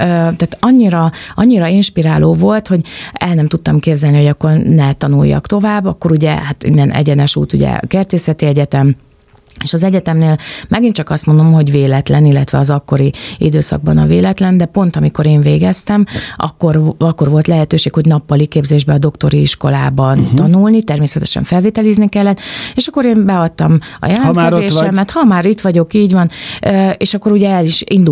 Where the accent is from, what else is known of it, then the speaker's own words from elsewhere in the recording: Bácsalmás, Bács-Kiskun, Hungary; én egy bácsalmáson születtem, egy bácskai, akkor még község volt, és mi horvát felmenőkkel rendelkezünk anyai ágon